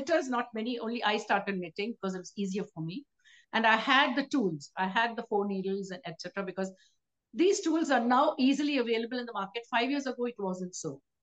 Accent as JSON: {"language": "English", "town": "Saisha", "country": "India", "said": "from Saisha, India."}